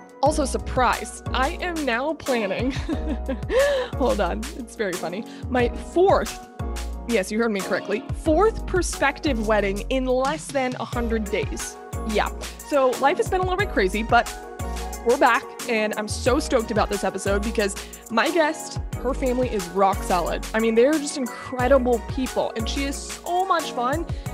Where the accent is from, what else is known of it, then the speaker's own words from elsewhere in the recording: Florida, United States; Yeah, I'm from South Florida, so, like, give me 95 and I'm sweating and I'm happy.